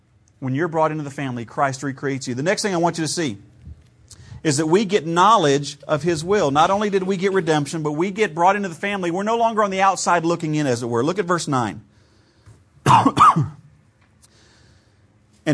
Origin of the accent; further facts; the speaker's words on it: Ohio, United States; And of course, I grew up in Ohio where we still had a milkman that came by the front door and dropped milk in your milk box.